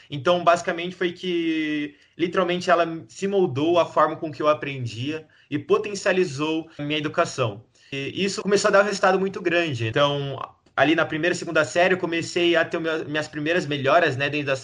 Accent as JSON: {"language": "Portuguese", "town": "Suzano", "region": "São Paulo", "country": "Brazil", "said": "eu tenho 19 anos e eu sou da cidade de Suzano, São Paulo."}